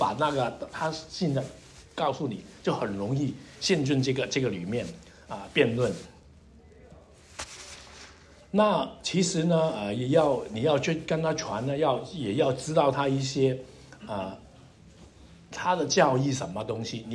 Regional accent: Guangdong, China; 我们广东人叫他也

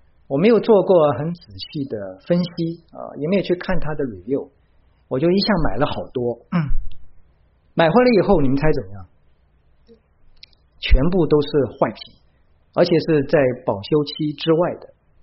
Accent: Hong Kong; 因为我是从香港过来的

